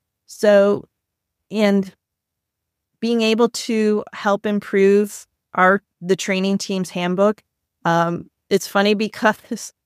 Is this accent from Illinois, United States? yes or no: yes; Chicago, Illinois, United States; I'm from originally from Chicago and he's in Chicago. So I reached out and said, hey, I'm a Chicago person.